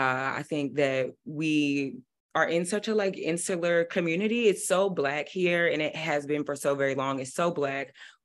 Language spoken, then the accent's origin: English; Washington, District of Columbia, United States; So growing up in Chocolate City, but also in a place that is so ravaged by gentrification.